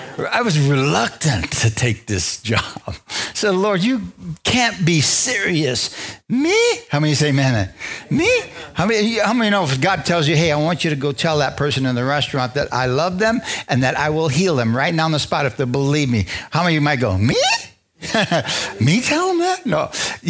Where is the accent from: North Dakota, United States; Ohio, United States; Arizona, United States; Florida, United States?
Arizona, United States; Bisbee; born there; I met my wife in Bisbee. I married my wife in Bisbee, and I was born in Bisbee.